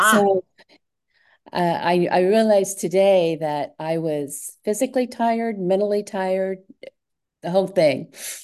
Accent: Lawrence, Kansas, United States; Okay, I come from Kansas, Lawrence, Kansas, except we live outside on a little lake.

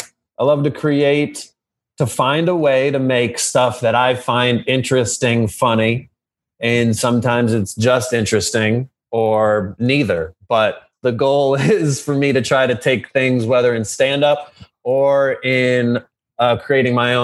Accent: Detroit, Michigan, United States; there was so much music I didn't know because I would just call that like white people music because I grew up in Detroit.

